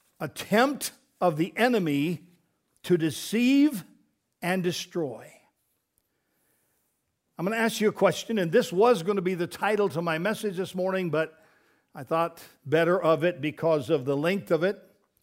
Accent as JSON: {"language": "English", "region": "Colorado", "country": "United States", "tie": "born or raised there", "said": "he knew that I had a history of growing up in Colorado and done some riding of horses and so forth."}